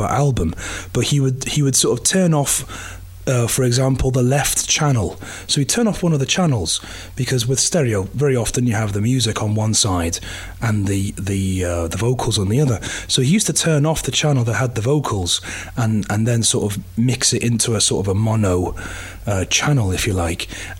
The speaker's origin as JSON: {"language": "English", "town": "Liverpool", "region": "North West England", "country": "United Kingdom", "said": "I may have mentioned once or twice that I'm from Liverpool."}